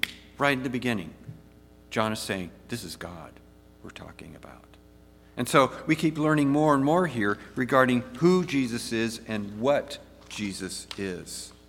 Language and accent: English; California, United States; Just look at my home state, California.